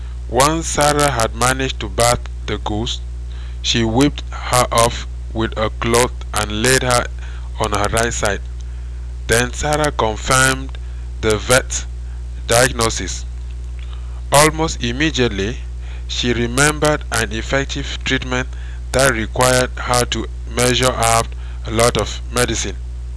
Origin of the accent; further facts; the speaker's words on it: Kumba, Southwest Region, Cameroon; born there; I was born in 1976 in Kumba, in the southwest province of Cameroon. I'm the third born of a family of 5 children.